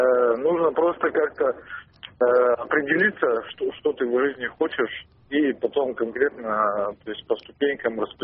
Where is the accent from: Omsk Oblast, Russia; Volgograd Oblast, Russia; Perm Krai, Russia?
Perm Krai, Russia; Perm; я из Перми.